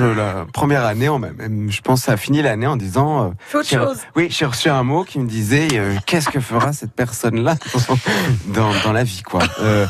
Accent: Aix-en-Provence, Provence-Alpes-Côte d'Azur, France; moved away as an adult; now in Paris, France; Je suis parti à 18 ans, moi je suis aixois. Je suis parti à 18 ans d'Aix pour Paris

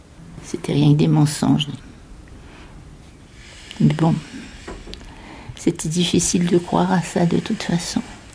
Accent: Algiers, Algiers Province, Algeria; born there; Je suis née à Alger. Et on s'est connus à Alger.

